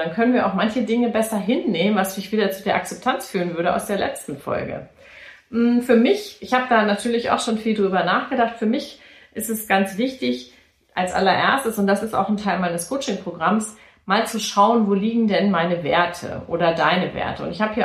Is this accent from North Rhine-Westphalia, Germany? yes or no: no; Hanover, Lower Saxony, Germany; also born or lived in Munich / Nuremberg; ich komme ja aus Hannover, ich bin in Hannover zu Hause oder in München. Und in Nürnberg habe ich mich nicht so zu Hause gefühlt. Das sind so die drei Städte, wo ich am meisten gelebt habe.